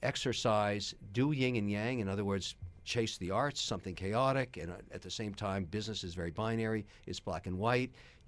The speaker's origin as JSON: {"language": "English", "town": "Nicosia", "region": "Nicosia District", "country": "Cyprus", "tie": "born or raised there", "said": "Famagusta was a beach in Cyprus, and I grew up in Nicosia. I went to the junior school there. And beach culture is, you know, part of the Cypriot Lebanese kind of thing."}